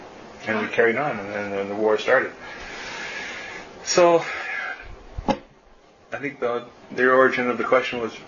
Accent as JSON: {"language": "English", "country": "Canada", "said": "Hey, we're from Canada. How do you like us so far?"}